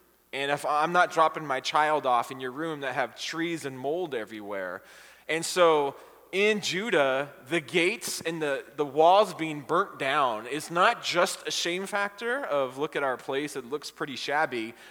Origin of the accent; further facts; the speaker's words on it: West Covina, California, United States; now in Orange County, United States; I grew up in West Covina, so my way of trying to relate to this is in the far-off distant land of West Covina. I lived there from about 2 to when I got married, about 23. And so the bulk of my life was in West Covina. And now we've been in Orange County for a while.